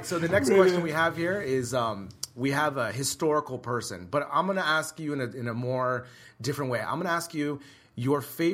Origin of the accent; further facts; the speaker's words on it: United States; since I'm American, I followed U.S. soccer for a long time.